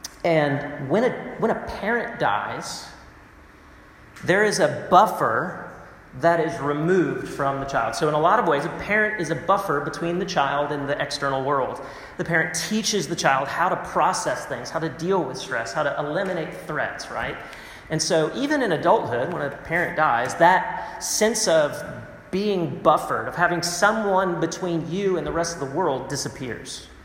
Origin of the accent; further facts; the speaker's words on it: Texas, United States; so I am from Texas, southern part of the United States, and it is very hot in Texas.